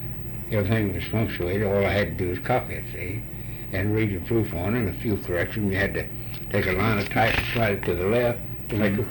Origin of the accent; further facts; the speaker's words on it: North Little Rock, Arkansas, United States; I was born in North Little Rock. At that time was called Argenta, which all they had over was Missouri Pacific shops.